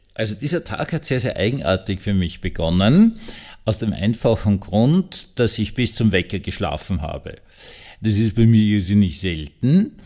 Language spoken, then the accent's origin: German; Austria; now in Mistelbach, Austria; meiner alten Heimat, sprich Salzburg oder Tirol